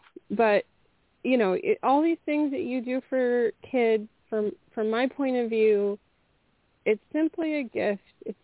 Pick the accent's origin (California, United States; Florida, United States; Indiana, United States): California, United States; first language Spanish; English is a second language; I was born here. My parents spoke only Spanish when I was born. I went to kindergarten and I didn't speak English.